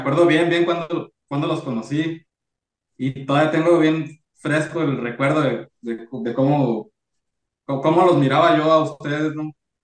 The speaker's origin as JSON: {"language": "Spanish", "town": "Mexicali", "region": "Baja California", "country": "Mexico", "said": "nosotros somos del norte de México, ¿no? Específicamente de Mexicali."}